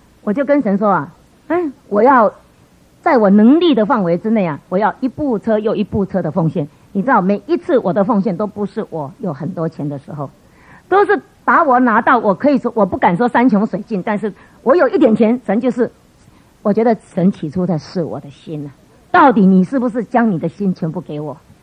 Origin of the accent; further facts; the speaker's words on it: Tainan, Taiwan; 他是台南人，我也是台南人，他住在我们台南老家差不多同一条街